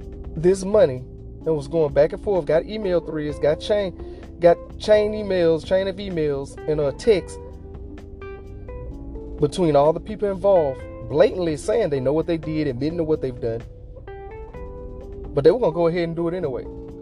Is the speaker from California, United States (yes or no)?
no; Louisiana, United States; like I'm from Louisiana, like I say, like, you go to like the Bayou Classic or you see different spots in different hoods